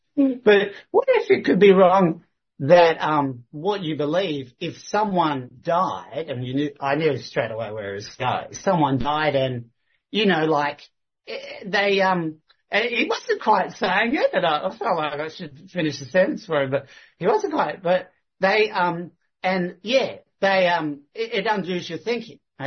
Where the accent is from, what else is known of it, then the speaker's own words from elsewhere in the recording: Kalgoorlie, Western Australia, Australia; I come from Kalgoorlie, and you know Kalgoorlie is a gold mining town, right?